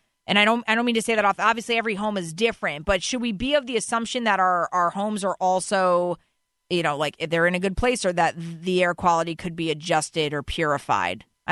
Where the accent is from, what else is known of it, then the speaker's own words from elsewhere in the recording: New England, United States; also born or lived in Vermont; I was born and raised in New England. I'm an outdoors girl through and through.